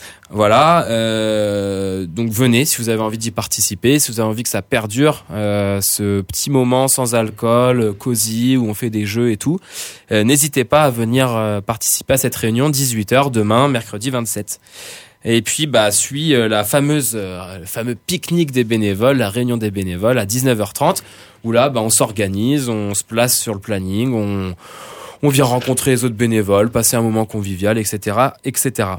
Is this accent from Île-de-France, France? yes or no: no; Hauts-de-France, France; Enfin, moi, je viens du Nord, du Grand Nord, et je connaissais cette chanson étant gamin.